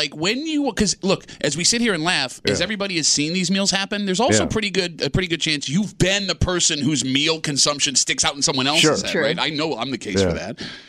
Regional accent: Gates, New York, United States; To her point, man, growing up in Gates, dating Italian girls, that was the best part.

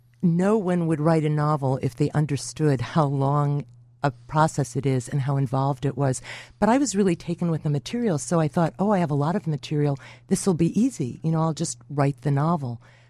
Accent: Lincolnwood, Illinois, United States; I grew up in Lincolnwood, that's right.

